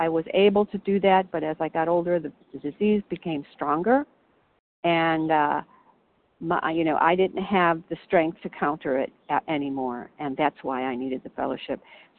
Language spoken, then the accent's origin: English; Illinois, United States; Oh, Illinois.